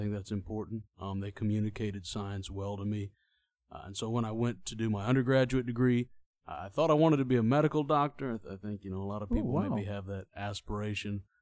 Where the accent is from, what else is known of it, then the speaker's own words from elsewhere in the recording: Virginia, United States; I'm from the U.S. I grew up in Virginia. I did my undergraduate there in chemistry. Then I did a master's in organic chemistry at Purdue, also in the U.S.